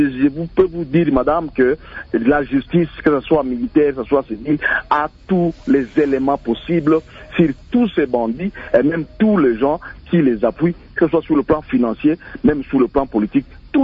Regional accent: Rutshuru, North Kivu, DR Congo; comme ici chez nous à Rutshuru.

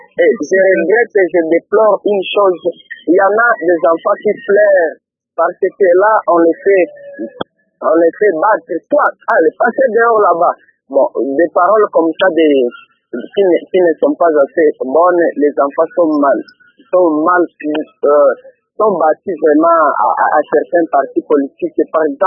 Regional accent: Kalima, Maniema, DR Congo; Oui, ici chez nous à Kalima, je constate une chose

